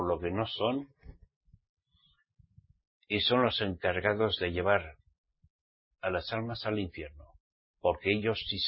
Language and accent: Spanish; Spain; born there; yo soy español. Pero español porque mi papá y mi mamá me parieron en España, ¿saben? Pero soy israelita redimido por la sangre de Yahshua.